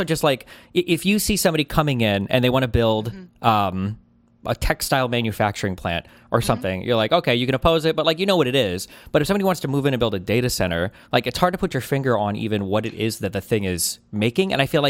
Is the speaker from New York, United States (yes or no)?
no; Omaha, Nebraska, United States; one of the biggest issues that I remember growing up in Omaha was like the dream of everybody was you go to college